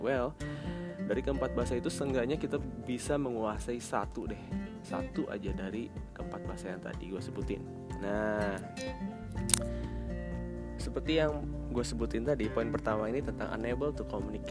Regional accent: West Java, Indonesia; first language su; Indonesian is a second language; karena gue orang Sunda, misalkan gue menguasai bahasa Sunda of course. Kemudian yang kedua adalah gue menguasai bahasa Indonesia, that is our second language.

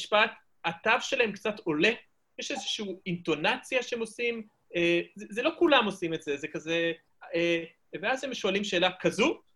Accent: Philadelphia, Pennsylvania, United States; אני מפילדלפיה, ואותי גידלו ככה לזלזל בווסט קוסט.

